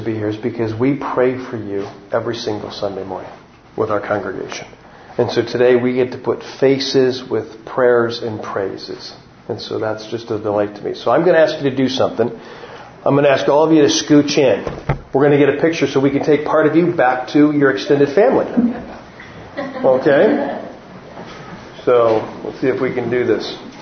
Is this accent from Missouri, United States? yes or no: no; Michigan, United States; born and raised in Michigan, close to Detroit.